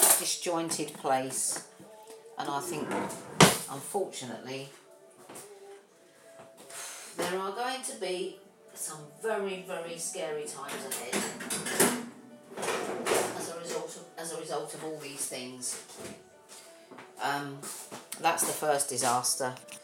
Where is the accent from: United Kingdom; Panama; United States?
United Kingdom; England; Well, we're English, you know. We rule the world.